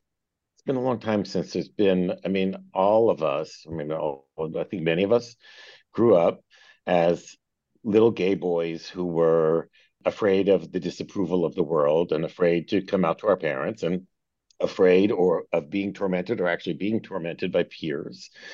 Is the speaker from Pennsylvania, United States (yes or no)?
yes; Philadelphia, Pennsylvania, United States; And I grew up in Philly with very enlightened parents. And that was in the days when, you know, Broadway shows would come through Philly on their way to Broadway and have tryouts.